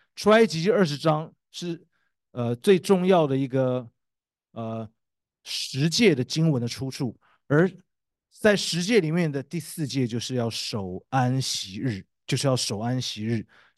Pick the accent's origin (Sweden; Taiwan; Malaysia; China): Taiwan; 我是从台湾来的